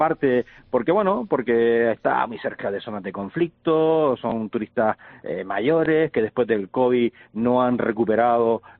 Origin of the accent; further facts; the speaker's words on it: Canary Islands, Spain; somos la isla de Gran Canaria